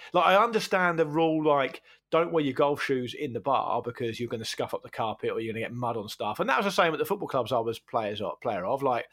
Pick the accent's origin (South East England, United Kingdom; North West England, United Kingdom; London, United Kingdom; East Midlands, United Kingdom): South East England, United Kingdom; Portsmouth; when I was a kid, growing up in Portsmouth, it was only really sailors and criminals that had tattoos, really.